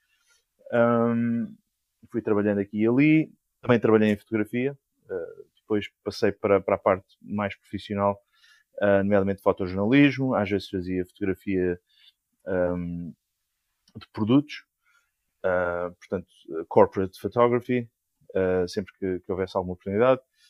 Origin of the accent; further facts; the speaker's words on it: Lisbon, Portugal; moved away as an adult; also born or lived in England; acho que tenho 42 ou 43 anos. E sou de Lisboa, originalmente, vivi lá durante 28 anos. Depois emigrei para a Inglaterra, estive lá durante 10 anos.